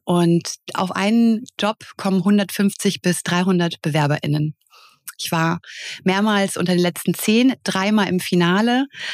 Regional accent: Hesse, Germany; Also ich habe mein Abitur 2009 in Offenbach gemacht. Also ich komme aus der Nähe von Frankfurt am Main.

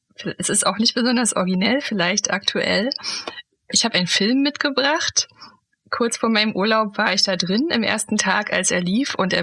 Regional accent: East Germany, Germany; also born or lived in Hesse; ich bin ja in der DDR aufgewachsen

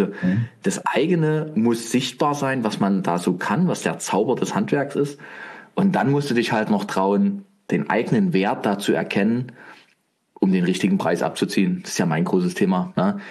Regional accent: Dresden, Saxony, Germany; Ich komme ja aus Dresden

